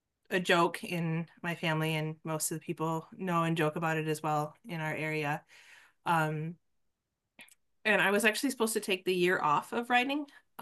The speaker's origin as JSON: {"language": "English", "town": "Iron River", "region": "Michigan", "country": "United States", "tie": "born or raised there", "said": "So I was born and raised in Iron River, Michigan. And I grew up in a really big family, extended family, I should say."}